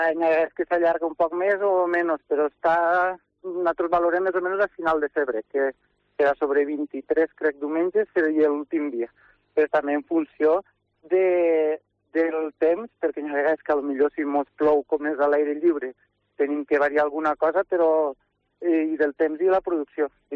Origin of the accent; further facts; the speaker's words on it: Culla, Valencian Community, Spain; bueno, jo soc de Culla i quasi està feo dir-ho